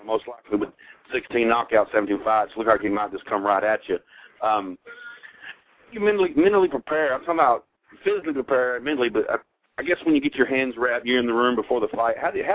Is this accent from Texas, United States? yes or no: yes; Texas, United States; I'm from Texas, so I kind of speak funny when I see names.